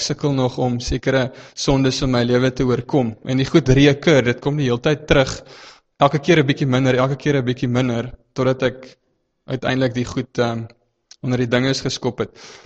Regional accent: Free State, South Africa; ek is oorspronklik uit die Vrystaat uit.

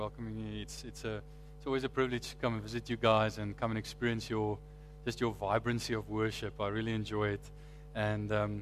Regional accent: Somerset West, Western Cape, South Africa; now in Johannesburg, South Africa; I came from Somerset West, and when I speak to people in Joburg and tell them, you know, we came from Somerset West, they say, "Why?" But I must say, I enjoy Joburg. I'm enjoying Gauteng.

